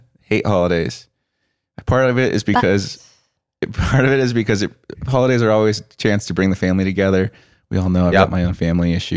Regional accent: Colorado, United States; Growing up in Colorado, it's always perfect.

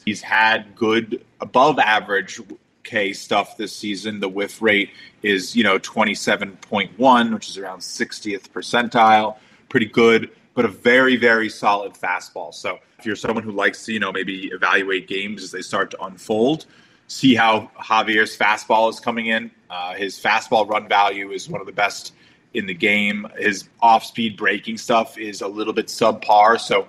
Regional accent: New York, United States; That's all I'll say as a New Yorker.

